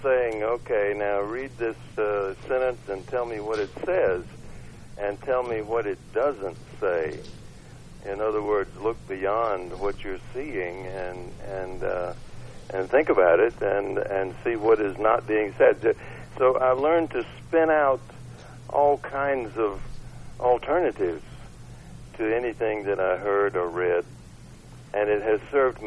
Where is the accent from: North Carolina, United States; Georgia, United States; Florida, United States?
Georgia, United States; It reminds me of growing up in Georgia.